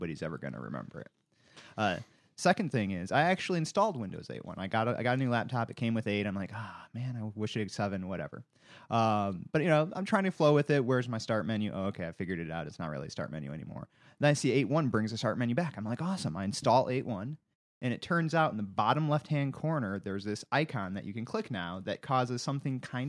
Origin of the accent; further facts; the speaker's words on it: Michigan, United States; I'm from Michigan, you're from Wisconsin